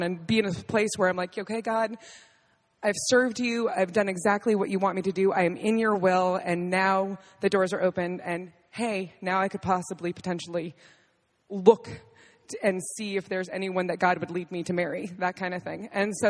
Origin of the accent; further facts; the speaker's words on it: Maine, United States; because I grew up in Maine, my older sister and I were the only two that were outspoken Christians.